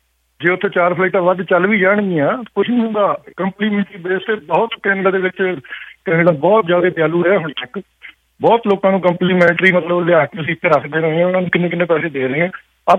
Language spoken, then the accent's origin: Punjabi; Punjab, India; now in Canada; ਅਸੀਂ ਮਾਣ ਕਰਦੇ ਹਾਂ ਵੀ ਅਸੀਂ ਪੰਜਾਬੀ ਹਾਂ।